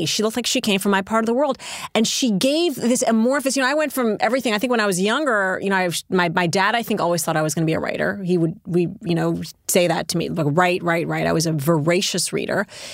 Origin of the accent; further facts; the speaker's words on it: Saudi Arabia; now in United States; back when I was growing up in Saudi, everything that was sort of aspirational